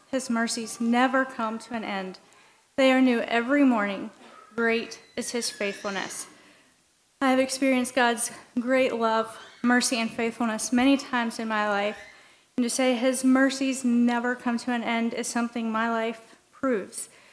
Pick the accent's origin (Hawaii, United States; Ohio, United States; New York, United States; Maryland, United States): Maryland, United States; Clear Spring; I grew up in Lane's Run Mennonite Church, a very small church near my small hometown of Clear Spring, Maryland.